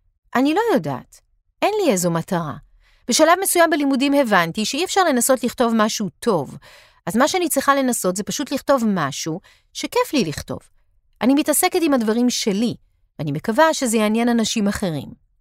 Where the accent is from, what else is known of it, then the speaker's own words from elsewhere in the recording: New York, United States; now in Israel; החוויה שלי היא שאף פעם לא ממש הרגשתי שייכת, גם כשגדלתי בניו יורק.